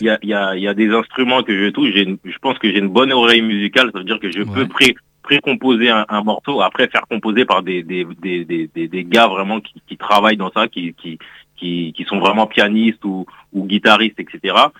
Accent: Haiti; Bah, depuis que je suis né, je vais à l'église. Et ça veut dire que nous, tu as vu les Haïtiens, parce que je suis Haïtien.

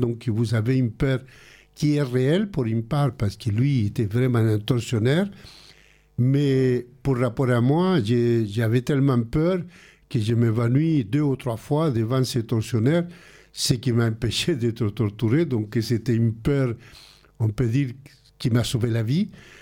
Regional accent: Chile; now in France; quand je suis parti du Chili, parce que je m'en arrachais mon cœur de partir, parce que je ne voulais pas quitter le pays que j'aimais. Et je suis parti comme ça vers des pays plus démocrates, que c'était la France.

